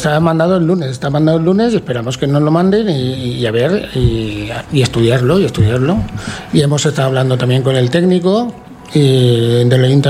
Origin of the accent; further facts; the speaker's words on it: Valencian Community, Spain; first language Valencian; yo soy valenciano parlante